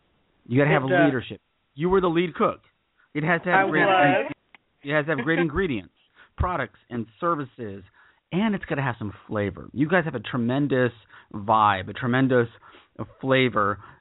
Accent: Texas, United States; I'm from Texas. You know, I love chili.

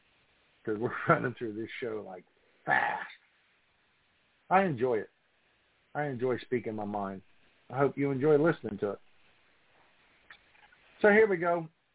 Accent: Columbus, United States; As a young boy, I grew up in Columbus going to college.

